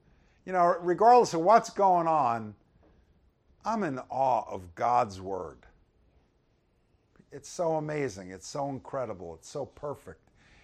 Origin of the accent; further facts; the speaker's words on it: United States; born there; That I was born in the United States and somebody else was born in Nicaragua is not fair.